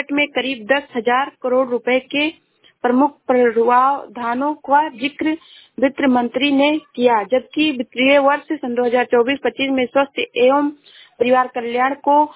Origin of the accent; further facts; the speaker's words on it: Uttar Pradesh, India; मैं जिला श्रावस्ती से हूँ।